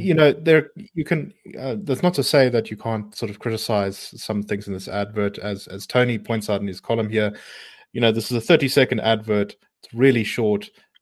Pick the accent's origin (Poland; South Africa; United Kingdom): South Africa; And I also have quite a lot of affection for it as a South African myself.